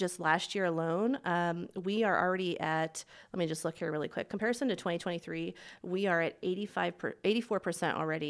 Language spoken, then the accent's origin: English; Illinois, United States; now in Spokane, United States; I came from Illinois.